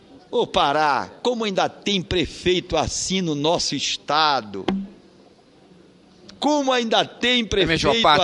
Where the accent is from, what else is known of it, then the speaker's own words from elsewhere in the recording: Pará, Brazil; Dizer que ao povo da minha terra que jamais um prefeito irá parar um trabalho deste senador. Jamais. Eu vim aqui para representar o meu estado. Quando vou ao Pará, vou trabalhar pelo povo